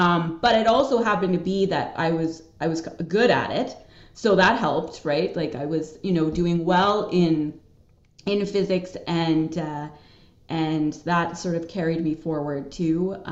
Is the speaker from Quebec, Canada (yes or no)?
yes; Montreal, Quebec, Canada; also born or lived in Germany / Hamilton; I had done like live in Germany, then moved, you know, I'm originally from Montreal, then I was living in Hamilton